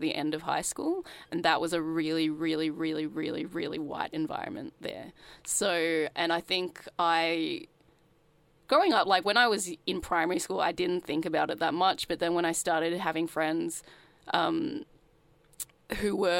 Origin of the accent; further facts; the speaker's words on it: Sydney, New South Wales, Australia; So I grew up in Sydney, in the suburbs. So my dad, when I was born, we lived in Cabramatta, which is like the Vietnamese capital of Sydney, until I was about four.